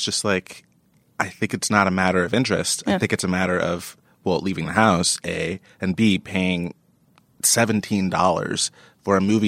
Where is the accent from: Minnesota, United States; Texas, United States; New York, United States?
New York, United States; Yeah, it's notable as a New Yorker